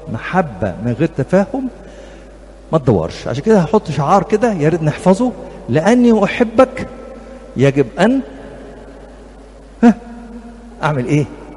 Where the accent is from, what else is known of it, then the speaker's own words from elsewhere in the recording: Upper Egypt, Egypt; اصل انا صعيدي وفاهمك،